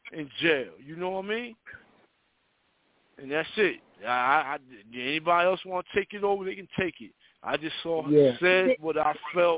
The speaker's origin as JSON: {"language": "English", "region": "New Jersey", "country": "United States", "lives_now": "Atlanta, United States", "said": "I'm from New Jersey, but I live in Atlanta"}